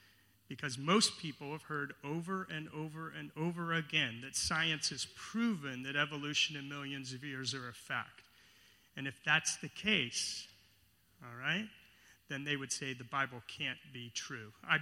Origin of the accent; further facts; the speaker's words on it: United States; I come from the United States, but I also come from a very strange place in the country, and it's called California.